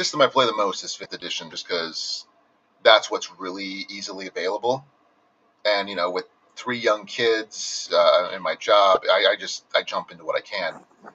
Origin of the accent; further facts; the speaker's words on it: Scranton, Pennsylvania, United States; I'm originally from Pennsylvania, Scranton area.